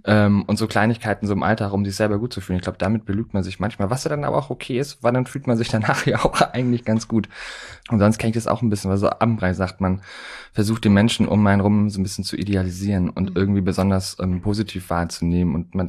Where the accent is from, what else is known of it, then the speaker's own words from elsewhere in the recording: Baden-Württemberg, Germany; Vom Bodensee tatsächlich.